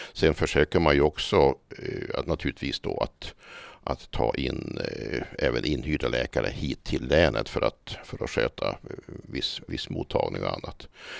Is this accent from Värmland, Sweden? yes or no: no; Piteå, Norrbotten County, Sweden; jag kommer från Piteå. Jag har bott där i stor del av mitt liv. Jag brukar säga det att jag har bott utanför min hemby i ungefär några år bara.